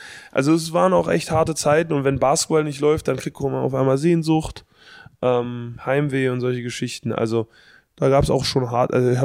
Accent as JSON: {"language": "German", "region": "Berlin", "country": "Germany", "said": "Ich komme aus Berlin und um 2 Uhr gehen die Lichter an."}